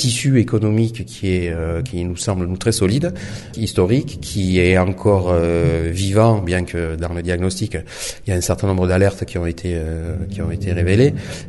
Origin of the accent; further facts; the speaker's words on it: Corsica, France; quand je dis que je viens de Corse, c'est pas neutre, parce qu'il y a aussi sur notre île un attachement à l'identité et au patrimoine réel.